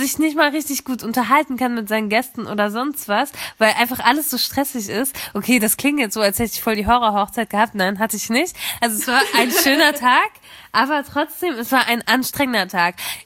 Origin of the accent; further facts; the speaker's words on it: Germany; born there; für mich als Mensch mit Migrationshintergrund. Ich bin zwar in Deutschland geboren